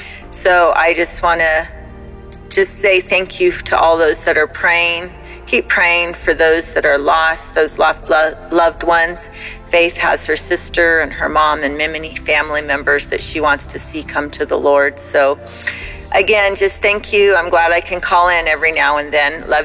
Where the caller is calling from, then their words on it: Prescott Valley, Arizona, United States; I'm calling from Prescott Valley, Arizona.